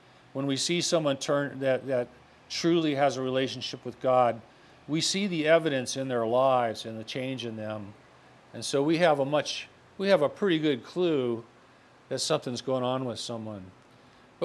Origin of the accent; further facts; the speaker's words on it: United States; I'm an American, and I'm very glad to be an American.